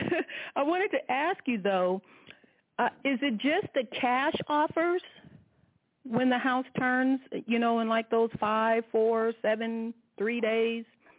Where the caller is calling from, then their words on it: Brownwood, Texas, United States; in Brownwood.